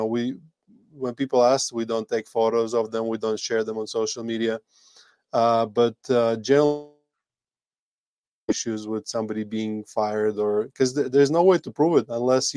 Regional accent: Latvia; now in Colombia; I'm originally from Latvia. That's in Northeast Europe. I've been living in Colombia for 8 years.

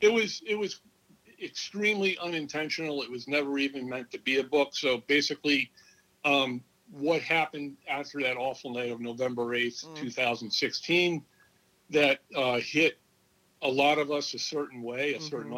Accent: Asmara, Eritrea; born there; also born or lived in United States; So I was born in Asmara, Eritrea, Ethiopia as an army brat.

